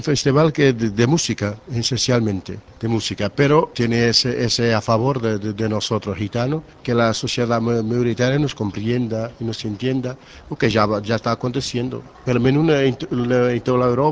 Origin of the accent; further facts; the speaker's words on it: Portugal; Spanish is a second language; nosotros somos portugués pero cantamos en español.